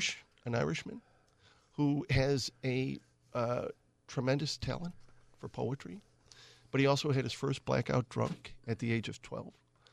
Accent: Wheeling, Illinois, United States; I grew up in Wheeling, Illinois. My father was a bricklayer. I had two brothers, two sisters, so a family of seven. Solidly working class.

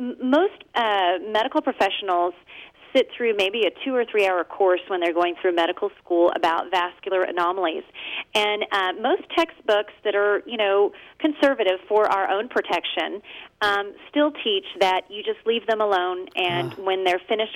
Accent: Little Rock, Arkansas, United States; he developed his practice in my hometown, which is Little Rock

